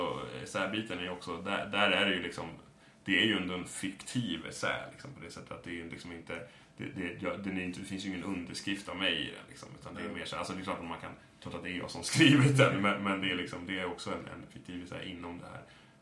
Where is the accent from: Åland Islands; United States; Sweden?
Sweden; jag som född och uppvuxen i Sverige och som knappt har varit utomlands skriver ju väldigt mycket om det amerikanska samhället och om Japan